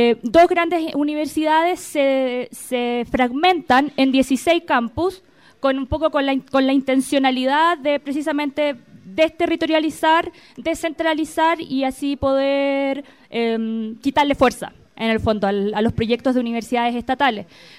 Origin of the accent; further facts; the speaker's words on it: Chile; como parte de un proyecto de intervención en mi país, que fue en gran parte maniobrado desde Estados Unidos